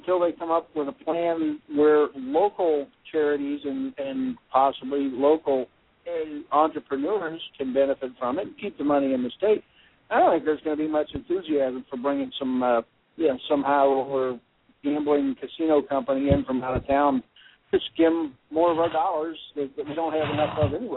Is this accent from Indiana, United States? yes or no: no; Kentucky, United States; I'm sorry. I'm from Kentucky.